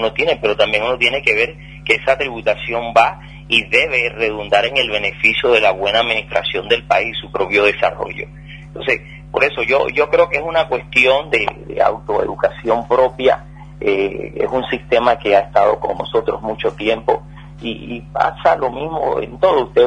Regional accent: Paraguay; yo me considero un paraguayo

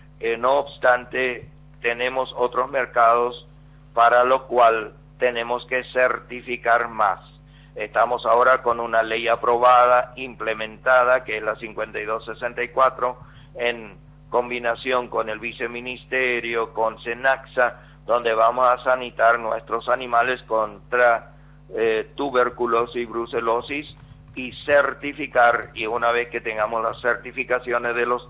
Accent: Paraguay; de hecho está el desafío que como paraguayos tenemos que consumir más lácteos porque estamos muy bajos

